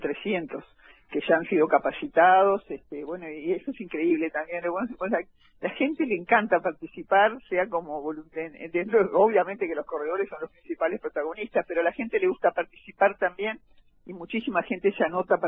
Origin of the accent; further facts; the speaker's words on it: Uruguay; viste cómo somos los uruguayos